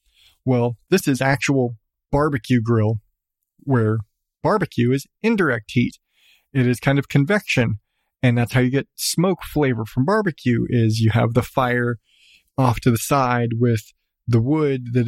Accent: Southwest, United States; Nevertheless, I come from Southwest.

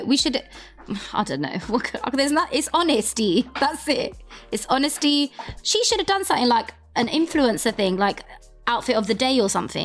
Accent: United Kingdom; Like, being British, we don't brag about things and we don't sell ourselves in the way that Americans sell themselves.

